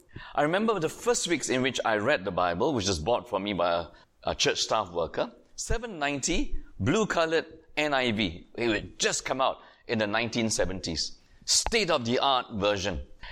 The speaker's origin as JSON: {"language": "English", "country": "Malaysia", "said": "My conversion story as a Malaysian Chinese is that because of economic, political circumstances, the chances of us going to university, of me going to university as a Malaysian Chinese in the 1970s was next to zero."}